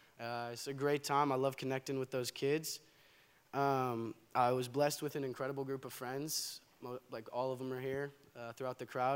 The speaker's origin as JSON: {"language": "English", "town": "Danville", "region": "California", "country": "United States", "tie": "born or raised there", "said": "I was born and raised in Danville. I've never actually even moved, so been here my whole life."}